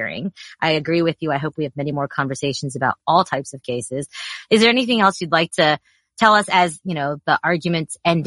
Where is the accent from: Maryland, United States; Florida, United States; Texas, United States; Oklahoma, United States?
Texas, United States; You know I'm a Texan.